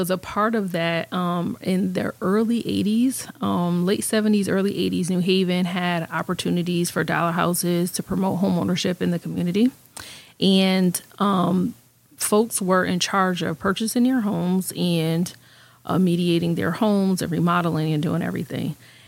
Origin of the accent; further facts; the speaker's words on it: New Haven, Connecticut, United States; I did. I grew up in the Hill area of New Haven all of my life. My parents are still homeowners there and living in their home where I was raised.